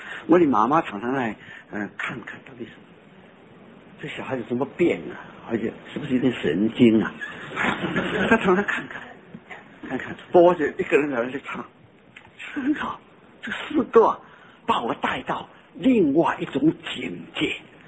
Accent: Fujian, China; 我们福建人唱诗还好

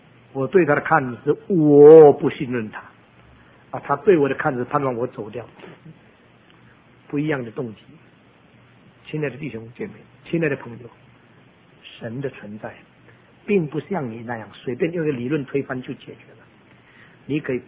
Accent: China; 作为中国人，我知道什么叫做礼尚往来。

